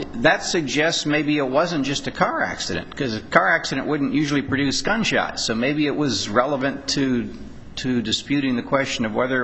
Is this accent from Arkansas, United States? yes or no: no; Hawaii, United States; I'm from Hawaii. I know that we're talking hostile environment here.